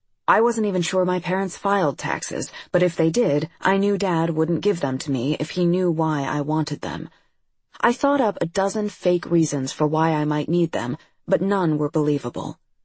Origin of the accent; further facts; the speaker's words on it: Idaho, United States; When other students asked where I was from, I said, "I'm from Idaho," a phrase that, as many times as I've had to repeat it over the years, has never felt comfortable in my mouth.